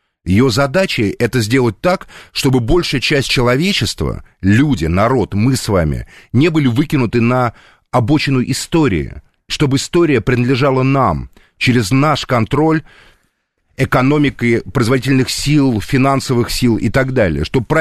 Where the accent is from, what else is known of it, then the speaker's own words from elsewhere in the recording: Moscow, Russia; хоть я и коренной москвич, но у меня украинские корни, безусловно.